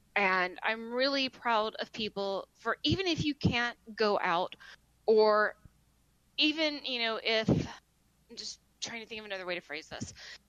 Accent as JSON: {"language": "English", "region": "Alabama", "country": "United States", "said": "it's been very much being caught in between two worlds because I'm from Alabama. I have a lot of family still there."}